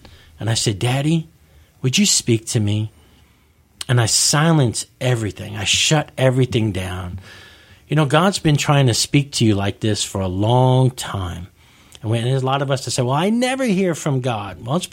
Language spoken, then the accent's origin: English; New York, United States; You know, I'm a New Yorker.